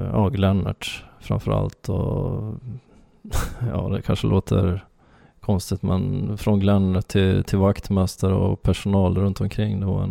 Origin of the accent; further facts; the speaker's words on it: Ludvika, Dalarna County, Sweden; jag kommer ju från Ludvika och började min hockey där.